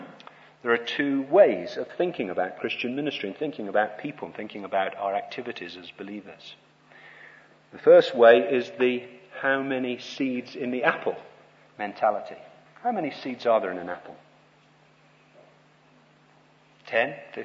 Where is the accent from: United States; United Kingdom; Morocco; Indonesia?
United Kingdom; England; Or in the rubbish, as we should say as an Englishman.